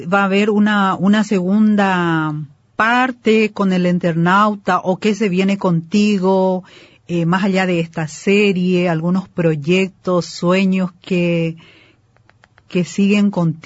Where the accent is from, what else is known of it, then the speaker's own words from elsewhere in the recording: Edelira, Itapúa, Paraguay; Yo soy originaria de Edelira.